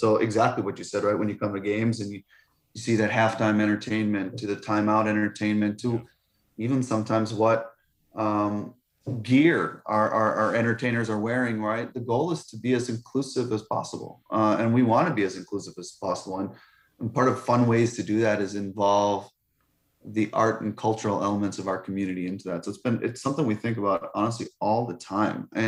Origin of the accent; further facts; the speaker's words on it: Milwaukee, Wisconsin, United States; This is also the community that helped raise me. So this is my hometown and my home community. So to go around, move away for a couple of years and come back, it brought newfound appreciation for what exists in this community. When you grow up in Milwaukee